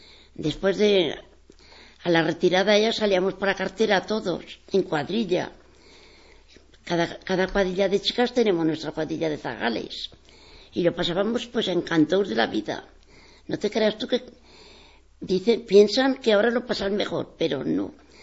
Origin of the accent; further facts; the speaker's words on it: Estercuel, Aragon, Spain; Y nací en Estercuel, en la calle de Dos Ramos, junto al Olivar.